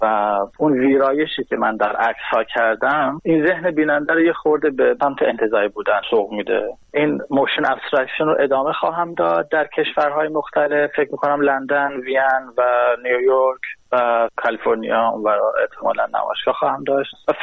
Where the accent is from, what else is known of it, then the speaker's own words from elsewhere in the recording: Iran; moved away; چون من از ایران میام،